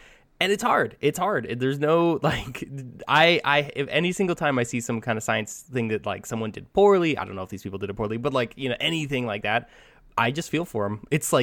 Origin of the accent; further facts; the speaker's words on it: California, United States; So I'm from California, and we take our burritos very seriously.